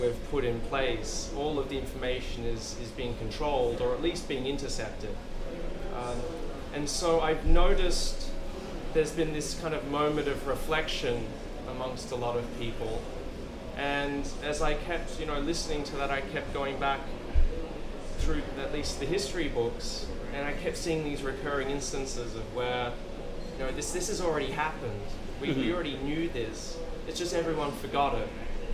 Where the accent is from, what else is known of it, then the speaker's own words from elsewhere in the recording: Australia; I know in this country, I'm from Australia